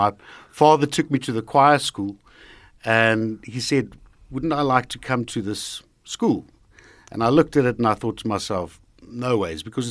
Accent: Heidelberg, Gauteng, South Africa; also born or lived in Drakensberg; That's where I grew up. Partly grew up in the Drakensberg, but most of the time, Heidelberg, that's my hometown.

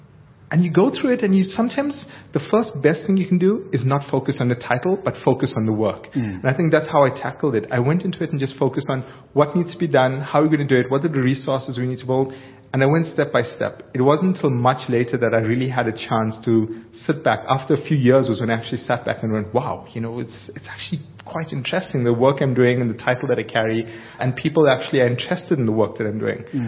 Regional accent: Durban, KwaZulu-Natal, South Africa; So I grew up in Durban in an area called Clare Estates.

